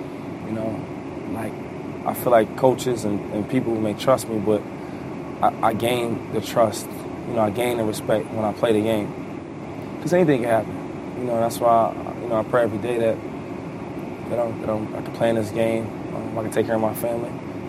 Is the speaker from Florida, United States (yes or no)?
no; Harrisburg, Pennsylvania, United States; I think growing up in Harrisburg and playing my ball in Pittsburgh and then coming to Philadelphia, it's just a blessing.